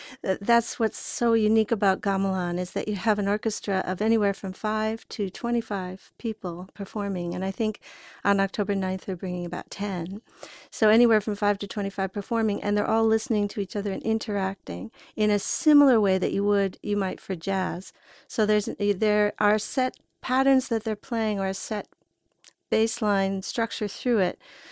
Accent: Kalamazoo, Michigan, United States; But one of our performances was here in Kalamazoo, because I'm from Kalamazoo.

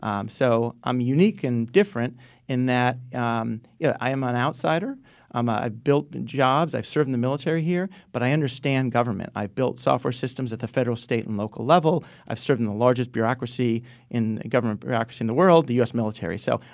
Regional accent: Stamford, Connecticut, United States; I grew up in Stamford. I've lived in Enfield and Groton. I've lived all over the state and understand the culture of Connecticut very well.

